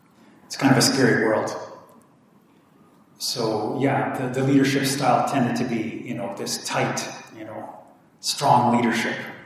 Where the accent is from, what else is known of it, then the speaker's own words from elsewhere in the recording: Canada; Okay, so I'm from Canada. So Canada would be called a loose culture. Okay, I grew up in a very liberal part of Canada.